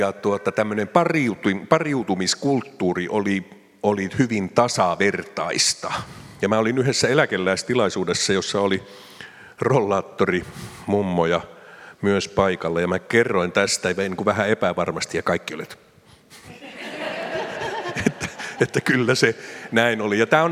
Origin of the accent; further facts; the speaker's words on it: Eastern Finland, Finland; mä olen Itä-Suomesta maalta kotoisin.